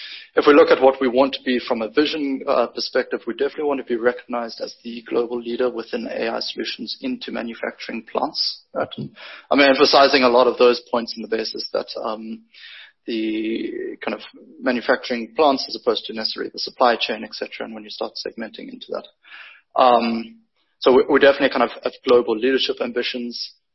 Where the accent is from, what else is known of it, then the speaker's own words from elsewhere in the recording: South Africa; I think there's some natural bias in being South African